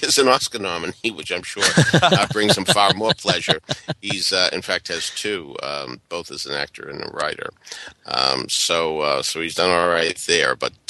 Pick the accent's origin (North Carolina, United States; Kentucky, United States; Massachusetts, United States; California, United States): Massachusetts, United States; Boston; admittedly, I was growing up in Boston, and I wasn't seeing them at the Schubert Colonial in Wilbur.